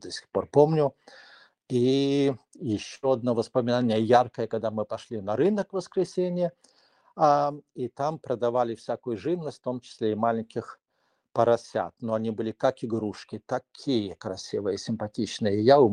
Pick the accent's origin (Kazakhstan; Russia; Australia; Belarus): Belarus; Minsk; Я не родился и не вырос в Шумячах. Я родился и вырос в Минске. Вот. Но у меня отец из Шумяч.